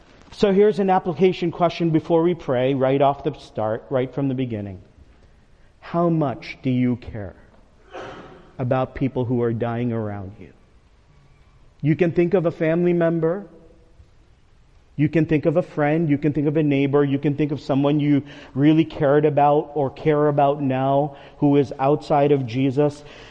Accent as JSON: {"language": "English", "town": "New York City", "region": "New York", "country": "United States", "said": "I'm a New Yorker, and one of the best parades in New York City is St. Patrick's Day Parade."}